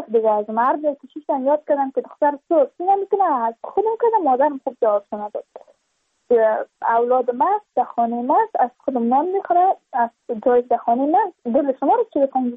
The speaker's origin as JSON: {"language": "Persian", "region": "Badakhshan", "country": "Afghanistan", "said": "چون ما از بدخشان هستیم."}